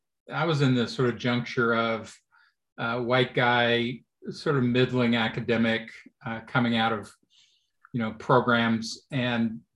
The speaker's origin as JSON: {"language": "English", "town": "Louisville", "region": "Kentucky", "country": "United States", "tie": "born or raised there", "said": "I grew up in Louisville when Louisville had forced busing and I was at a private Catholic school"}